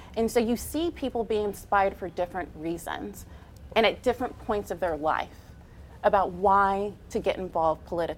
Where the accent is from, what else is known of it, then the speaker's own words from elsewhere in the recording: Arlington, Texas, United States; a little girl growing up in Arlington, Texas.